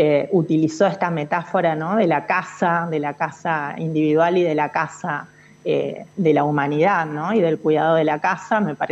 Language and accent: Spanish; Buenos Aires, Argentina; ese centralismo porteño, y lo digo como porteña